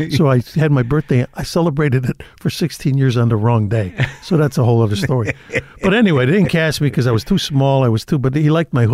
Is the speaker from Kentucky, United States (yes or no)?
no; Cicero, Illinois, United States; especially growing up in Cicero, a lot of the kids I went to school with, their fathers were.